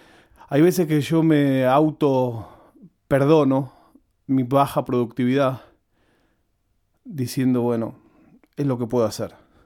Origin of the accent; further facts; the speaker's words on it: Banfield, Buenos Aires Province, Argentina; Lo digo yo que soy banfileño y bonaerense.